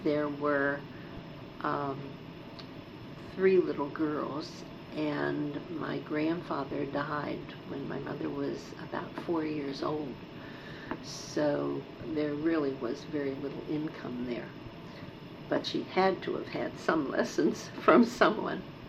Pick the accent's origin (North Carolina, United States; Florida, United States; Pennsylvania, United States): Pennsylvania, United States; Pittsburgh; In Penn Hills. We moved to Penn Hills when I was first married, and shortly thereafter my mother and dad did too. But I grew up in East End.